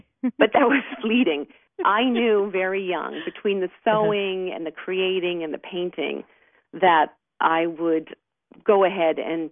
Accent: Boston, Massachusetts, United States; I'm originally from Boston, and both my mom and dad were very creative.

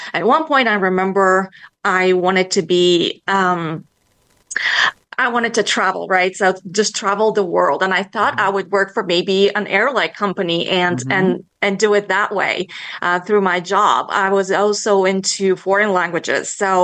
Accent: Bulgaria; Well, I was born in Bulgaria

